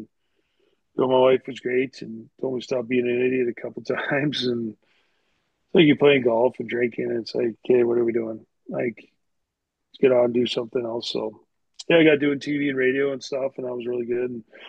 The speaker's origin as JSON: {"language": "English", "country": "Canada", "tie": "born or raised there", "said": "Growing up in Canada, well, anywhere, Boston, like any sports town, man."}